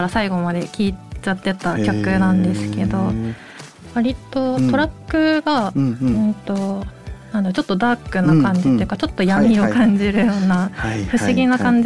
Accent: Fukuoka, Japan; 私が地元が福岡なんですけど、うん、学生時代中高って地元のライブハウスで自分自身が音楽活動をしていたんですけど

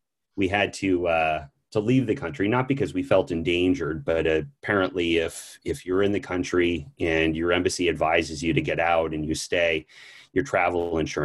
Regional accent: California, United States; I grew up in California.

